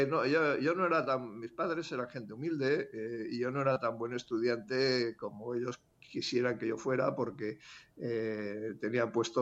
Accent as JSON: {"language": "Spanish", "town": "Barcelona", "region": "Catalonia", "country": "Spain", "tie": "born or raised there", "lives_now": "Madrid, Spain", "said": "Sí, aunque ahora resido en Madrid. Yo nací en Barcelona y mi infancia la pasé en un barrio que en esa época era bastante conflictivo, ahora aún lo es, que es el Raval."}